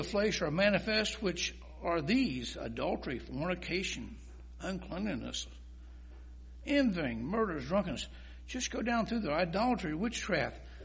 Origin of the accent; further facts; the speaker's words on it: United States; When we were growing up in America, America, and it still is the land of opportunity.